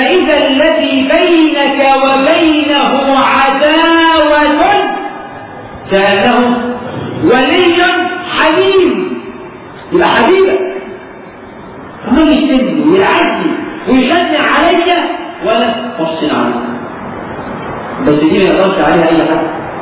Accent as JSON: {"language": "Arabic", "country": "Egypt", "said": "حتى الحقيقة عندنا في مصر مش عارف بقى عندكم المثل ده ولا لا"}